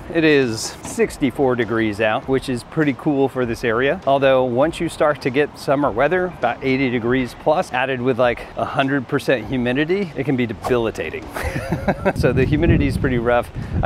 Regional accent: New York, United States; A lot of the times when I grew up in New York

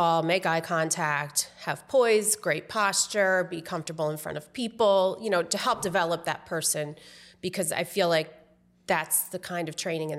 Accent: Newtown Square, Pennsylvania, United States; Well, I was born and raised in Newtown Square.

